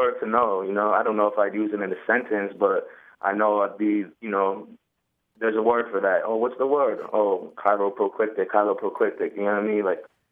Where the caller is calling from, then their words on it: Hartford, Connecticut, United States; I'm calling from Hartford, Connecticut.